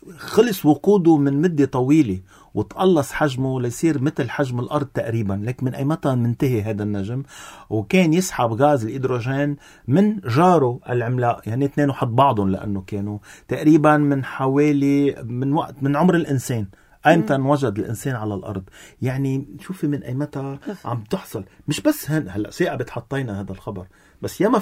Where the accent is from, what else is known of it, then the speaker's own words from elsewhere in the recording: Lebanon; واليوم عندنا بلبنان هو بدي بشدد عليها بلبنان فيه هواة لمراقبة الفضاء